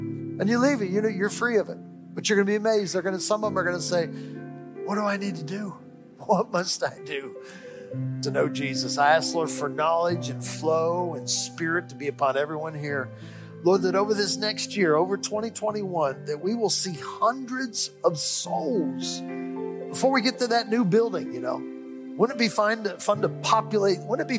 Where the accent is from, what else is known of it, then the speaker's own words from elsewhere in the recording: Cleveland, Ohio, United States; I'm from Cleveland too.